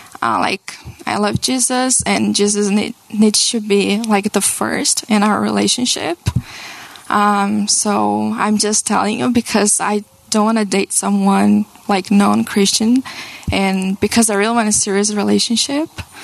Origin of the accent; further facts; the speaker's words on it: Brazil; Yeah, so I grew up in Brazil in a Christian family.